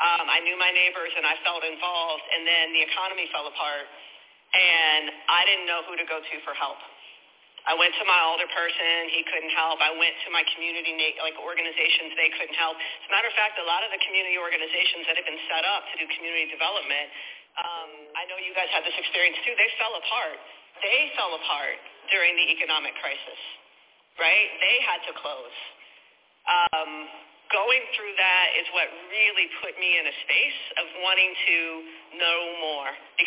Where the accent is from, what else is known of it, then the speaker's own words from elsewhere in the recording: Ohio, United States; but also, you know, I'm a black American. I'm from Ohio.